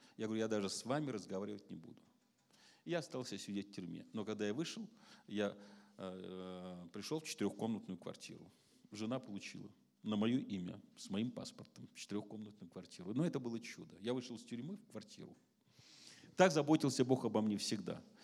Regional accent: Saint Petersburg, Russia; Но я коренной житель, я имел право на льготы.

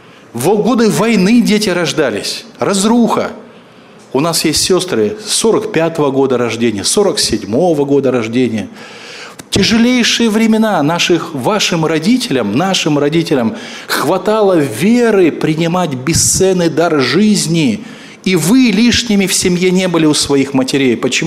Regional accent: Leningrad, Saint Petersburg, Russia; born there; моя семья, родители жили в Кишиневе, но я родился в Ленинграде.

